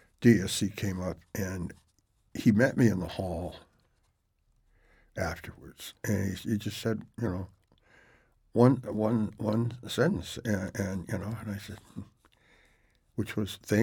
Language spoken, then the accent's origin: English; Detroit, Michigan, United States; He went to a high school in Detroit, which was, I grew up in Detroit.